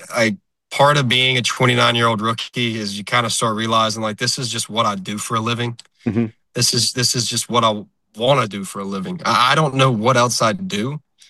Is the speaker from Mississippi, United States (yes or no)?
yes; Pearl, Mississippi, United States; and I came in to school from Pearl, Mississippi. So they were like, "Man, you know everybody around here." I was like, "Yeah, well, Rankin County is a pretty heavy Mississippi State area."